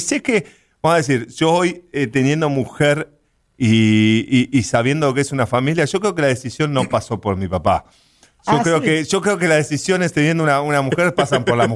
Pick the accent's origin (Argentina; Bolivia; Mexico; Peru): Argentina; Buenos Aires Province; La verdad que nací en Buenos Aires. No nací un poquito a las afueras de Buenos Aires. Buenos Aires en sí, cerca del aeropuerto.